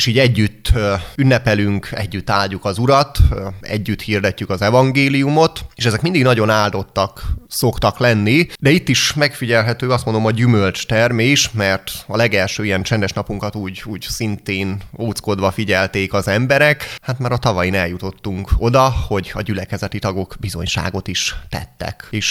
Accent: Nyíregyháza, Szabolcs-Szatmár-Bereg, Hungary; Én nem vagyok ugyan mérki, tőzsgyökeres mérki, hiszen nyíregyházi származású vagyok

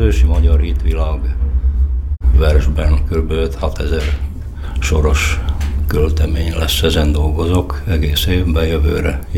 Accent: Slovakia; Felvidéki magyarként adott volt a kedvenc téma a megmaradásunk, a kultúránkért való küszködés.

